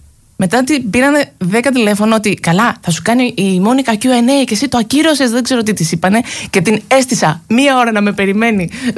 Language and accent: Greek; Greece; also born or lived in New York, United States; Δηλαδή, όταν ήμουν στη Νέα Υόρκη. Εντάξει, ακούγα τα ελληνικά μου, λέω θα βγάλω έναν ελληνικό δίσκο. Είμαι Ελληνίδα και θέλω να έχω στο βιογραφικό μου και έναν ελληνικό δίσκο.